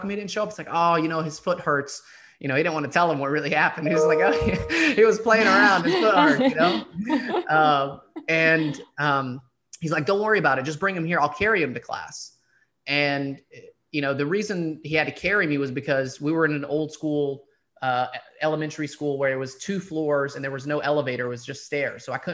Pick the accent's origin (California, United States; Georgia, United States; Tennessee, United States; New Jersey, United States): Georgia, United States; Dalton; We grew up in Dalton, Georgia, so we would pray in a mosque that was literally in the hood.